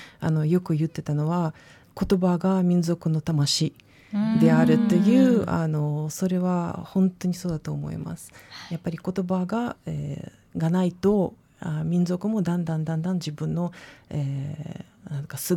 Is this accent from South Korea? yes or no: no; Belarus; first language Belarusian; Japanese is a second language; 子供が生まれて絶対に自分の、まあ、母語であるベラルーシ語、ロシア語じゃなくてですね、ベラルーシ語を教えたいと思ったんですけど